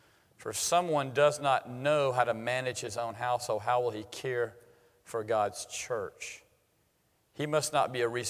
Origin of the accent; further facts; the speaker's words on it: Lugoff, South Carolina, United States; I grew up in South Carolina. I attended Lugoff Elgin High School.